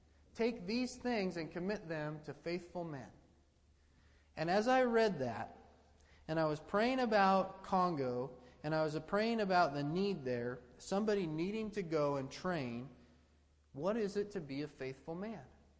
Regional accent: Idaho, United States; I was going with a unit out of Washington. I was from Idaho, so I didn't know anybody there.

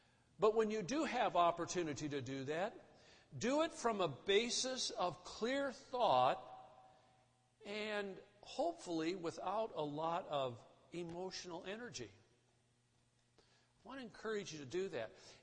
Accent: Wisconsin, United States; I was raised in the North. I really never experienced racism as a young man in northern Wisconsin.

